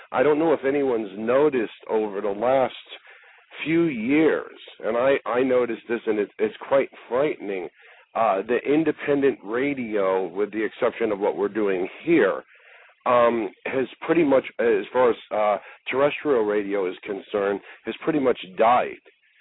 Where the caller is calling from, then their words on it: Florida, United States; I'm in Florida.